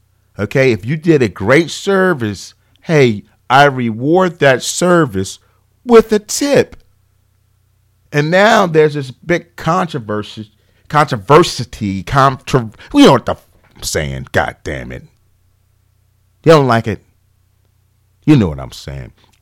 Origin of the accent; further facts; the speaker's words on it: Philadelphia, Pennsylvania, United States; I'm old, but I'm from Philly. We had trash men.